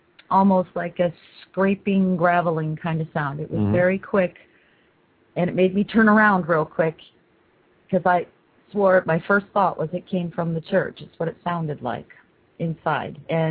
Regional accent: Peoria, Arizona, United States; I am from Peoria, just west of Phoenix, near Sun City.

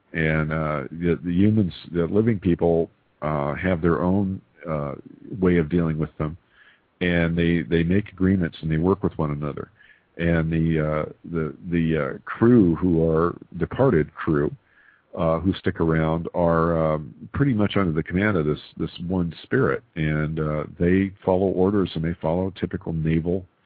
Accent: Paradise, California, United States; I grew up in near Paradise, California, which is, you know, it made the news when it nearly burned down a couple of years ago

